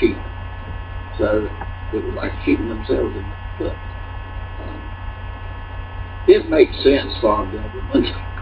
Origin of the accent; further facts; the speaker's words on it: Georgia, United States; But I grew up in South Georgia.